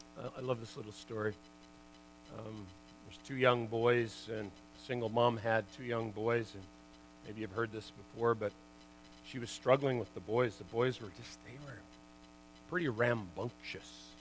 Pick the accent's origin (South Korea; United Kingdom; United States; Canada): Canada; Burnaby, British Columbia; I'm a kid from Burnaby. We grew up right in Burnaby.